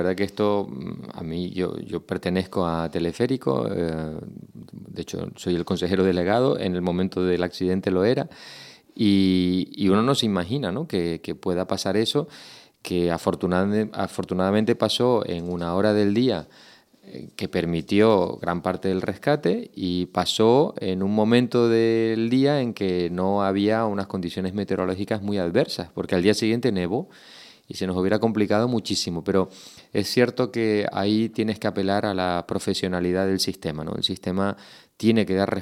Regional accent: Canary Islands, Spain; ya lo digo como ciudadano, como canario, como administrado

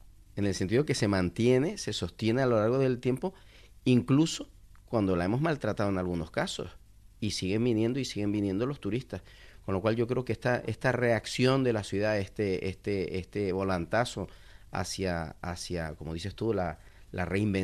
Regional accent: Las Palmas de Gran Canaria, Canary Islands, Spain; born there; yo nací en la Clínica San José, en la playa de Las Canteras.

